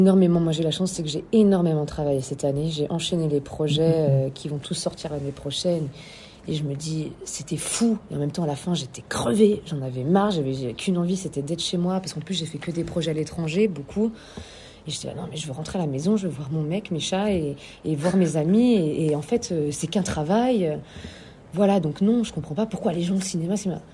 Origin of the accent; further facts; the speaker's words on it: Switzerland; Je suis métissée aussi. Après, je viens de Suisse et je suis belge.